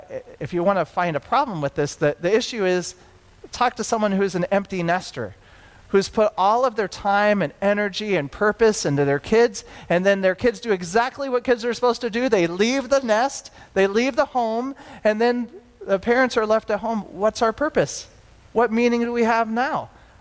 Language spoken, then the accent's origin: English; Denison, Iowa, United States; born there; I mean, I was born in Denison, Iowa. I mean, I guess that's nice to know I was born in Iowa